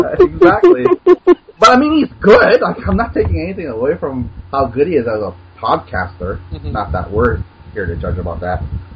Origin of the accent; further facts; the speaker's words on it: Philippines; it's just a lot of pictures from the Philippines, which, as you guys know, were my home country.